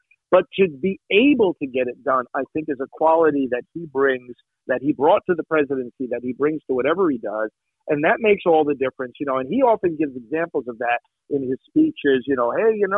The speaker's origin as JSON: {"language": "English", "region": "New York", "country": "United States", "tie": "born or raised there", "said": "You know, I think, of course, I'm from New York originally. We grew up just north of New York City."}